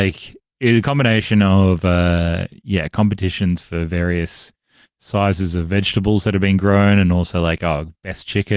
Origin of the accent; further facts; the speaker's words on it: Sydney, New South Wales, Australia; We grew pumpkins in our backyard growing up in Sydney.